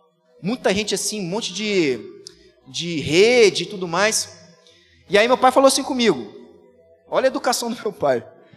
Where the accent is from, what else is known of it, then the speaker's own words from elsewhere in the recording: Vila Velha, Espírito Santo, Brazil; Eu também sou de Vila Velha.